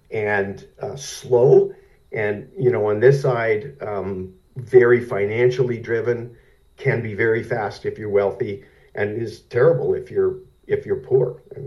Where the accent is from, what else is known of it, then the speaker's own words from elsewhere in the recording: Canada; moved away; I grew up in Canada and my family's in Vancouver now.